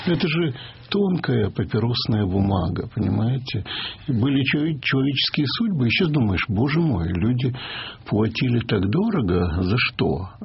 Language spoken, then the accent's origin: Russian; Odesa, Odesa Oblast, Ukraine; я одессит без твердых принципов.